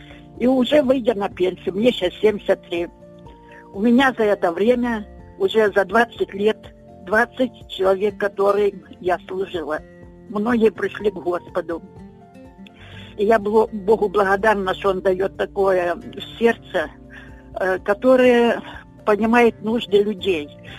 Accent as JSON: {"language": "Ukrainian", "town": "Zmiiv", "region": "Kharkiv Oblast", "country": "Ukraine", "said": "Це Змійова, Харківська область."}